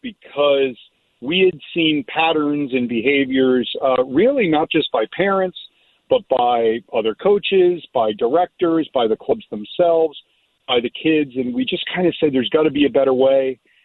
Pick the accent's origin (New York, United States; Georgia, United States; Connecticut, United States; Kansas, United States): Connecticut, United States; We obviously grew up in Fairfield County, as you mentioned. I'm from Connecticut